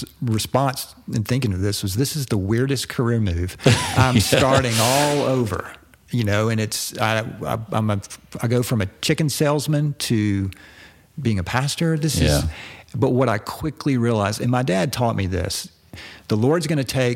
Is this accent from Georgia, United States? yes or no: yes; Atlanta, Georgia, United States; I love Coca-Cola because I'm from Atlanta